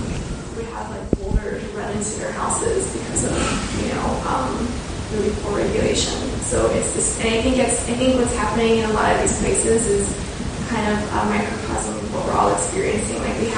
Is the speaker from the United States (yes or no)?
yes; Kentucky, United States; And I grew up in Kentucky and worked with an organization in college that worked against mountaintop mining in the world.